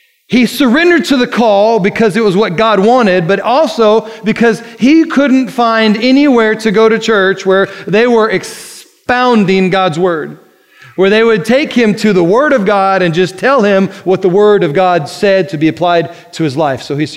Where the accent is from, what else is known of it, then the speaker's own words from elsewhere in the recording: United States; We, as an American, as an American red-blooded, I guess I should say, American male